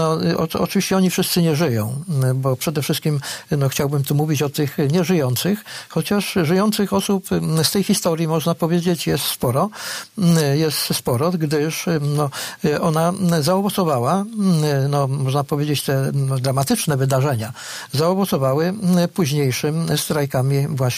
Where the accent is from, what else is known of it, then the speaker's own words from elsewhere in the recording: Greater Poland Voivodeship, Poland; born there; Ja urodzony jestem w Wielkopolsce, tutaj pod Poznaniem